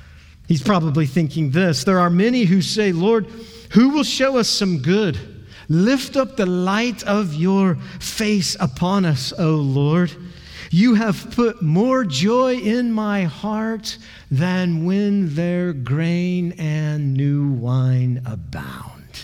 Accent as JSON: {"language": "English", "region": "Kansas", "country": "United States", "tie": "born or raised there", "said": "I grew up in Kansas. I know all about combines, but I have not seen a threshing floor."}